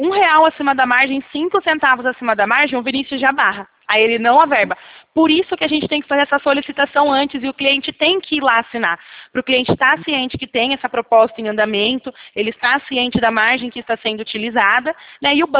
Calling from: São Paulo, Brazil; O meu DDD, Kátia, ele é 19, tá? Que eu fico aqui no centro de São Paulo, bem no interiorzão. Aí sou bem caipira, menina.

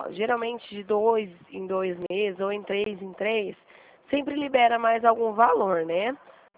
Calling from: Dracena, São Paulo, Brazil; eu sou aqui do estado de São Paulo, cidade de Dracena, né? Perto de Presidente Prudente

